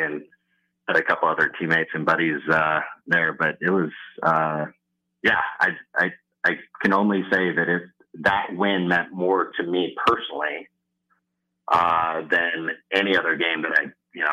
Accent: Boulder, Colorado, United States; what it was like growing up in Boulder and playing for, you know, the famous, iconic CU coach, Bill McCartney's son, Tom, who's still the head coach at Fairview.

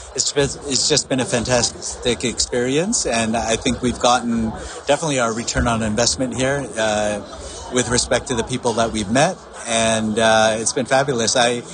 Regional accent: Mount Kisco, New York, United States; I'm from Mount Kisco, New York. It's Westchester County, about an hour north of New York City.

